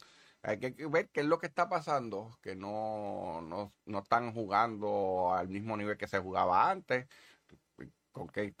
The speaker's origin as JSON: {"language": "Spanish", "country": "Puerto Rico", "said": "para todos los efectos somos gringos, nuestra ciudadanía no es puertorriqueña, el pasaporte de nosotros es americano, nuestra ciudadanía es la misma ciudadanía de Estados Unidos"}